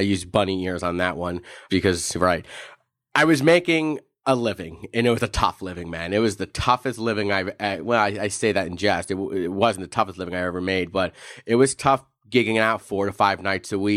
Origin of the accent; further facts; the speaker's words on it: New York, United States; moved away as an adult; So I'm originally from New York, and so throughout my whole upbringing, you know, I was surrounded just by the creative arts, by musicians, and upon moving to Southern California in the late 90s